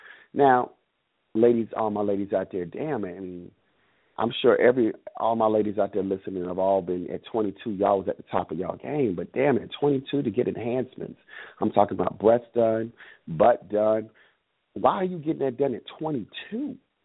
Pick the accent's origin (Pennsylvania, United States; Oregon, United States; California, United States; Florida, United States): Florida, United States; Miami; and representing MIA. That's where I'm from Miami.